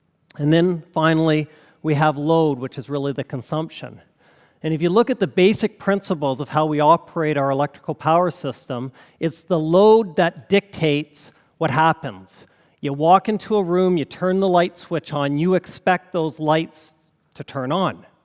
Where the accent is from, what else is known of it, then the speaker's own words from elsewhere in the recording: Alberta, Canada; I'm from Alberta, University of Calgary.